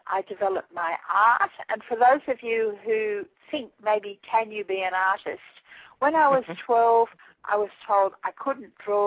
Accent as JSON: {"language": "English", "town": "Canberra", "region": "Australian Capital Territory", "country": "Australia", "tie": "born or raised there", "said": "I was born in Canberra, which is the capital of Australia, which is a long way from where I live now, and I grew up in what was then sort of the bush."}